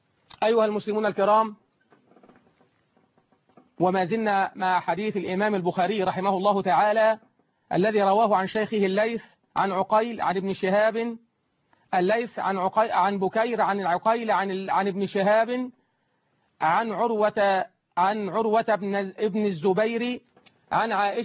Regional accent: Egypt; كلنا كمصريين

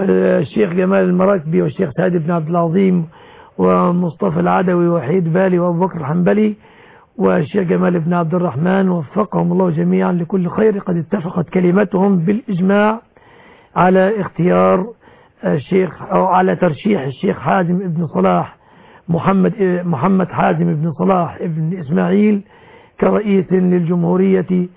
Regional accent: Egypt; أسأل الله أن يحفظ بلادنا مصر

